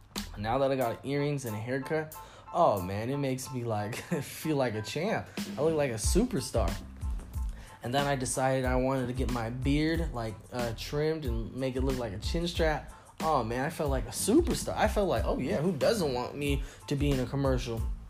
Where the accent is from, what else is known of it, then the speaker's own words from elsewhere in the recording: Seattle, Washington, United States; now in Dallas, United States; I'm born and raised in Seattle, and I just moved to Dallas about almost 2 months ago.